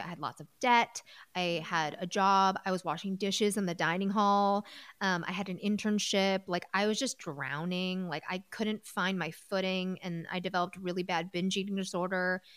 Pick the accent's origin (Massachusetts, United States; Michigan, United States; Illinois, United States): Illinois, United States; Chicago; I grew up in Chicago. I went to a city school.